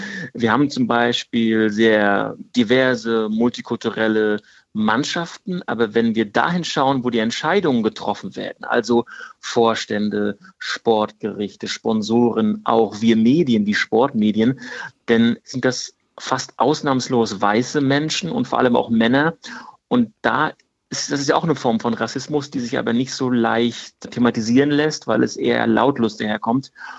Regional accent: Rostock, Mecklenburg-Vorpommern, Germany; Also ich bin in Rostock aufgewachsen, Anfang der 90er Jahre.

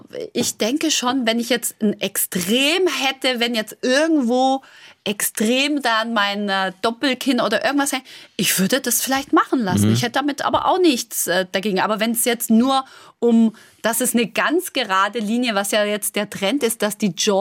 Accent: Baden-Württemberg, Germany; Ich bin Schwäbin.

